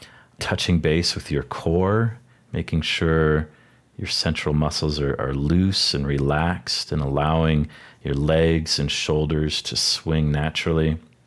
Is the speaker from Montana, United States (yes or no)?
yes; Helena, Montana, United States; I'm 35 years old. I'm from Helena, Montana.